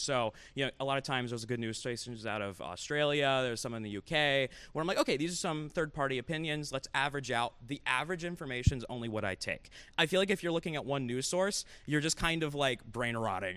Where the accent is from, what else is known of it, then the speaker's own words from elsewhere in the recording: United States; I think the big issue that at least I as an American prioritize is I think the government is a failed system at the moment.